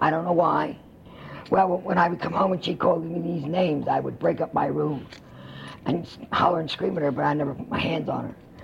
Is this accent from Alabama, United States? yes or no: no; Atlantic City, New Jersey, United States; the town where I come from, Atlantic City, New Jersey.